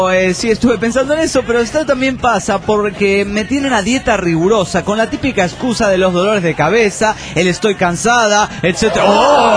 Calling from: Tandil, Buenos Aires Province, Argentina; Argentina.

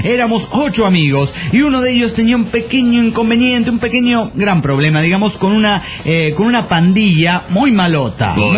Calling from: Bariloche, Río Negro, Argentina; de Bariloche, Argentina.

